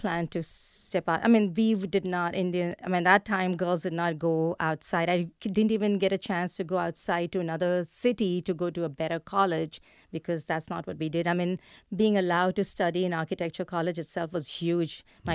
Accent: India; growing up in India, girls did not really participate in sports at that point.

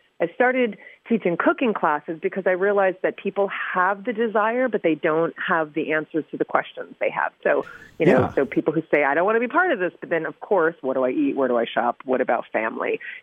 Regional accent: New Jersey, United States; I grew up in New Jersey. I grew up not knowing anything about animal issues.

